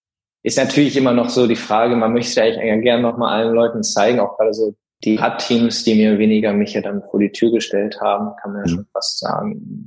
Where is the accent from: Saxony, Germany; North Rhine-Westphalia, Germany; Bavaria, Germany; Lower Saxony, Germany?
North Rhine-Westphalia, Germany; Düsseldorf; in Düsseldorf, in meiner Heimatstadt, der Grand Départ